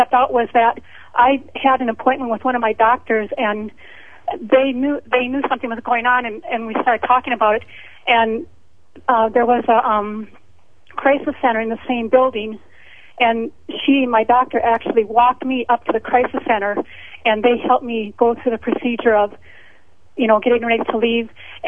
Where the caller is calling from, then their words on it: Minnesota, United States; I'm calling from Minnesota.